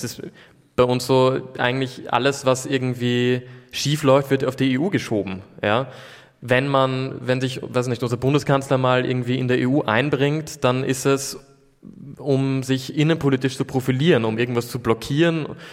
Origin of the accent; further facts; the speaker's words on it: Austria; also bei uns in Österreich gibt es fünf Parlamentsparteien